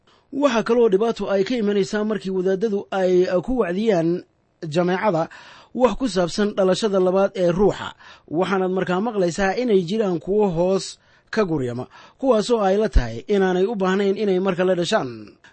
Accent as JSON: {"language": "Somali", "town": "Mogadishu", "region": "Banaadir", "country": "Somalia", "tie": "born or raised there", "said": "Waxaana aan ku soo koray anigu magaalada Muqdisho oo Buursaliidka, aad iyo aad baan u jeclaa."}